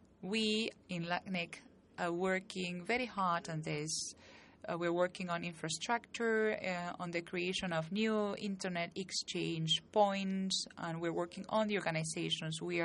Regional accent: Peru; from Peru.

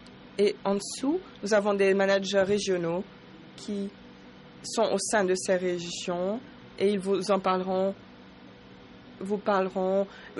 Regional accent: England, United Kingdom; French is a second language; C'est parce que moi, je ne suis pas de Bruxelles. D'après vous, d'où viens-je? Je suis anglais.

